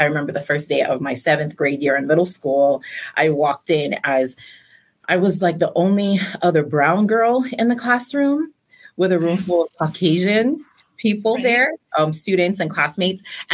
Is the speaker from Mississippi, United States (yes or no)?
no; Kalihi, Hawaii, United States; I was born and raised in Hawaii, in a small town called Kalihi, and, definitely will always be home in my heart.